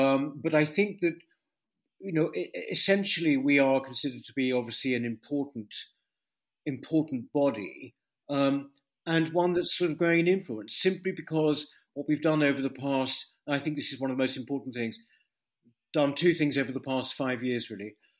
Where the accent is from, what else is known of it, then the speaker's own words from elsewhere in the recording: United Kingdom; in the 1970s, when I was growing up in Britain, I was a teenager in the 1970s